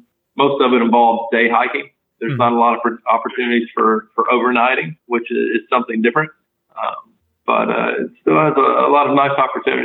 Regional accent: North Carolina, United States; So growing up, scouting was certainly a big influence on my life and a lot of great memories. And we were part of a very active troop, Troop 420 in Larnberg, North Ca

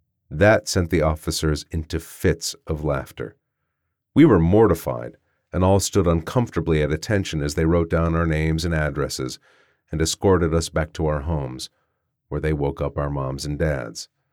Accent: Murfreesboro, Tennessee, United States; also born or lived in Memphis; I was born in Memphis. But by the time I was 3, we, my parents, my older sister, and I, moved to Murfreesboro

